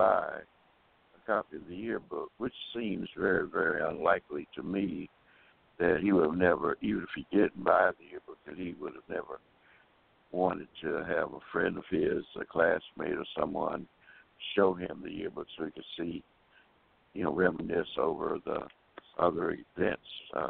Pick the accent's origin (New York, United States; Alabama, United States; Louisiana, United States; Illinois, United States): Alabama, United States; at least in many southern states where I grew up in Alabama